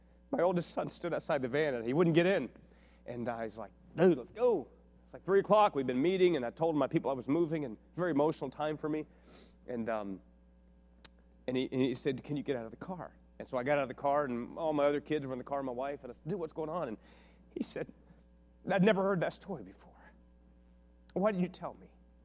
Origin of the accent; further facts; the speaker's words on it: West Virginia, United States; born there; I was born in West Virginia, so I can say that, right?